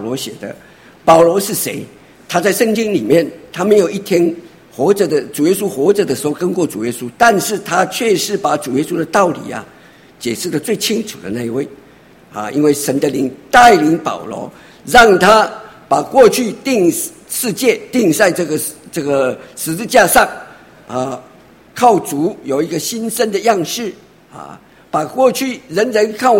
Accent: Taiwan; 你现在要问我们台湾人说平安重不重要？

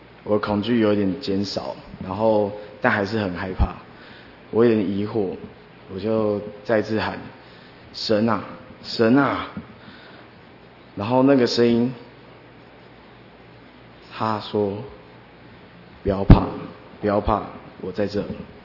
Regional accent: Taiwan; 然后我不是韩国人，对，我是台湾人。

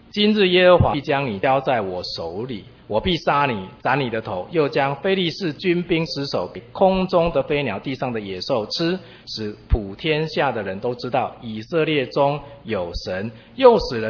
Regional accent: Chiayi, Taiwan; 我以前是在嘉义教会长大的啊，他是我宗教教育老师

